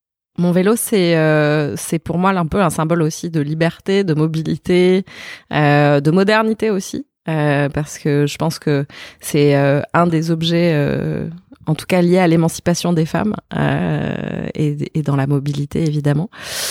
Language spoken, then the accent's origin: French; Italy; also born or lived in Portugal / London; Mes parents étaient à l'époque en poste là-bas et ensuite j'ai grandi en partie en Italie.